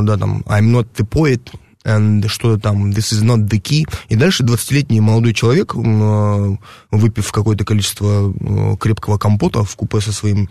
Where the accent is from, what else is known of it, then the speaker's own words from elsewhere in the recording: Perm, Perm Krai, Russia; на Хохряково, в том самом родном месте, где мы, собственно, выросли, в Перми, Хохрячка, так называемый райончик